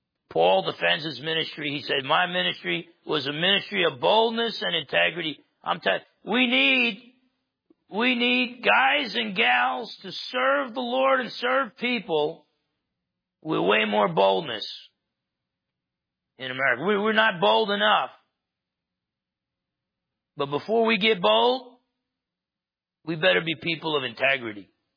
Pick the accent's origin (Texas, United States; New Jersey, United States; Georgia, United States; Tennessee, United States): New Jersey, United States; Maybe I'm just pessimistic from Jersey